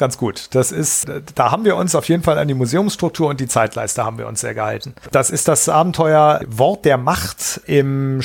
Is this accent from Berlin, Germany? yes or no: no; Seesen, Lower Saxony, Germany; als netten Nebeneffekt spielt's in meiner Heimatstadt.